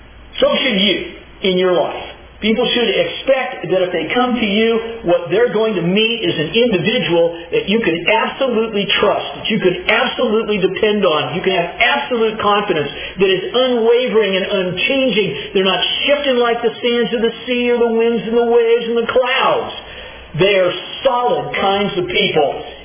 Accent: Washington, United States; I'm from Washington. I don't do anything.

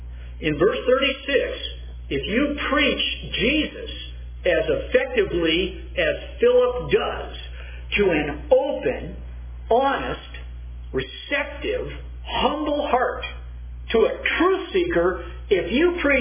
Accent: California, United States; So I went back to my hometown, which is on a peninsula in Southern California.

